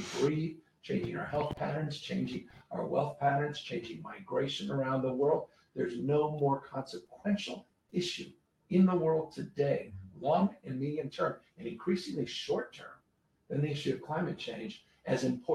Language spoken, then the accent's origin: English; San Francisco, California, United States; I come from San Francisco, Gateway, China, the first and largest Chinatown.